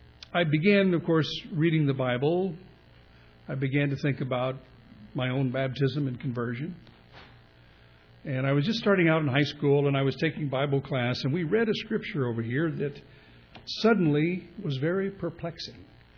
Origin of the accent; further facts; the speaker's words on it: California, United States; My parents warned me about snakes when we grew up in Southern California